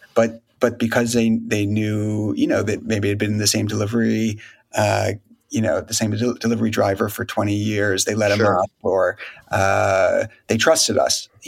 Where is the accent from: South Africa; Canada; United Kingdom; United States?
United States; New York; I mean, you know, I grew up in New York, and when all my friends would go away for spring break or Christmas, we would be, you know, working.